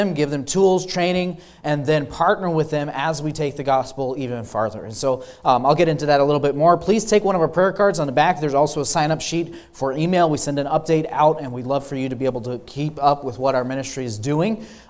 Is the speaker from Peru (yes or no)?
yes; Peru; I grew up in Peru. My family moved down there a little bit over 20 years ago now, and I'm thankful for the heritage that the Lord has given us.